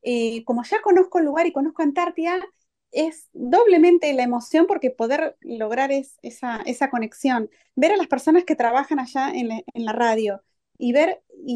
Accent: Argentina; Quiero tener amigos, pero soy argentina.

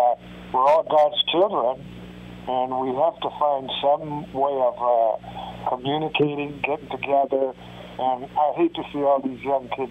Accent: Panama; You know, I grew up playing in Panama, but, yeah, it was tough back there.

